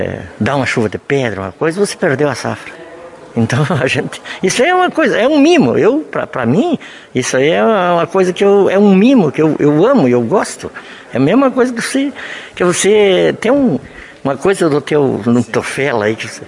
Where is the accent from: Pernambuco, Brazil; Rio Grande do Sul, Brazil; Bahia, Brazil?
Rio Grande do Sul, Brazil; Casca; Na verdade, eu quando emigrei lá de Casca, onde eu me criei, eu plantei uns 30 pés de parreira lá